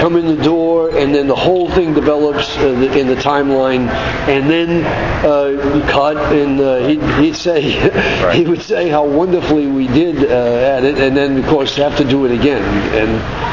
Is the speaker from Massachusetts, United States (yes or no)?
yes; Medford, Massachusetts, United States; born there; moved away as an adult; now in New York, United States; Well, I was born in Boston, or just outside of Boston, Medford, Mass. But I've lived in New York since the early 70s, 71, 72.